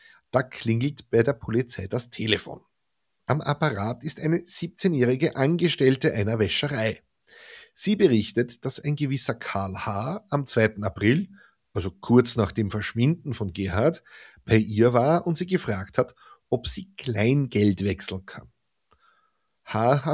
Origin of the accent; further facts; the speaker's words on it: Austria; Leute, ich bin Österreicher.